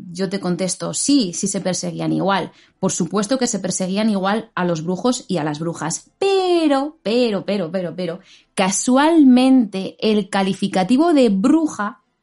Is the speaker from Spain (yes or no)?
yes; Basque Country, Spain; la principal fuente de riqueza de Vizcaya y de Guipúzcoa, que es de donde yo soy.